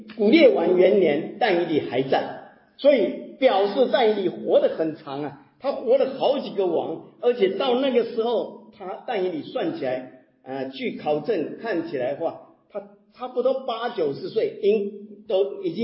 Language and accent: Chinese; Taiwan; 用我们台湾人在讲的，孩子生了孩子我就叫成功了